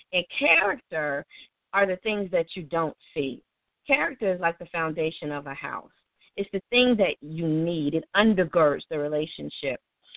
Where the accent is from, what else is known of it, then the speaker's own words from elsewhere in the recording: Tuskegee, Alabama, United States; And I'm a Southern girl, too. I'm from Tuskegee, Alabama, you know, the home of Rosa P. Washington, George Washington Carver.